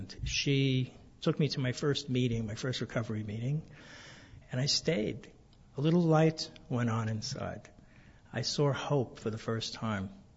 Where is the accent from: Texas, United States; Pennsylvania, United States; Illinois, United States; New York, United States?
New York, United States; New York City; I'm originally from New York City